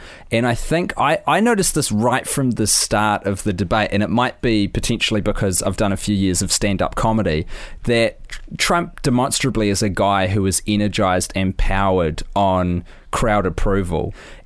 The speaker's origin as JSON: {"language": "English", "country": "New Zealand", "said": "And I'm a dude from New Zealand"}